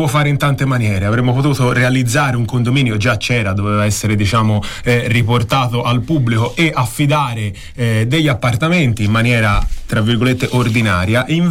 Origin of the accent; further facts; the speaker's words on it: Florence, Tuscany, Italy; born there; No, sono nato a Novoli, diciamo forse una delle zone più vicine delle piagge, ecco.